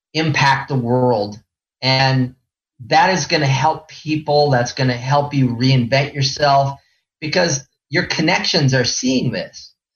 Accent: Midwest, United States; I grew up in the Midwest of 1 of 8 children, and I wasn't supposed to talk about myself.

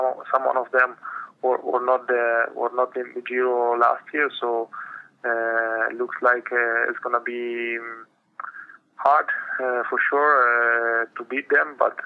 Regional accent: Milan, Lombardy, Italy; I was born in Milan, so it's my home city

